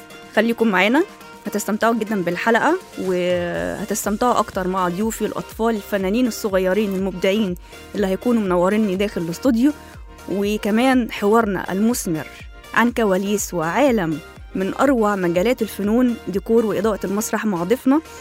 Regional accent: Egypt; كل سنة وإحنا عارفين كويس قيمتنا وقدرنا كمصريين، كل سنة ومصر كلها بخير وسلام.

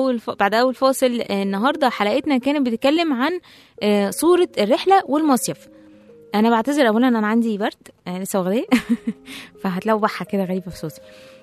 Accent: Alexandria, Alexandria Governorate, Egypt; بما ان احنا يعني انا بزيع من اسكندرية واحنا في الصيف

